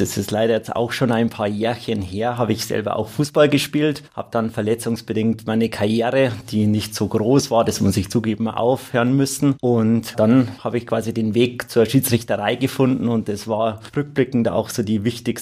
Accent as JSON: {"language": "German", "town": "Deggendorf", "region": "Bavaria", "country": "Germany", "tie": "born or raised there", "said": "in meiner Heimatstadt Deckendorf pfeifen zu dürfen"}